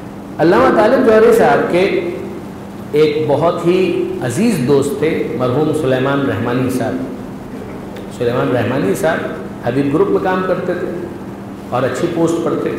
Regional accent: Karachi, Sindh, Pakistan; کراچی کا ایک پرانا محلہ ہے کہ جہاں پر عزاداری کا جلوس بھی ختم ہوتا ہے، کھارا در، اور کھارا در میں میرا بچپن گزرا.

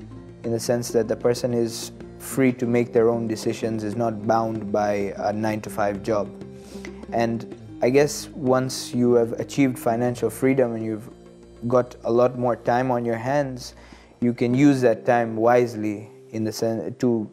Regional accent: Dar es Salaam, Tanzania; moved away as an adult; also born or lived in Orlando, United States; I was born and raised in Dar es Salaam, Tanzania. After my high school education, I moved to Orlando, Florida, where I studied finance for a year.

